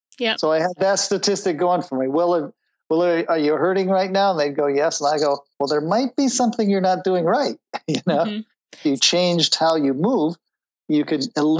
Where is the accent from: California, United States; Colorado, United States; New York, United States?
Colorado, United States; Boulder; I grew up in Boulder, Colorado, so I was used to running lots of trails and long distances, but I've always been fascinated by Tai Chi because I'm half Chinese.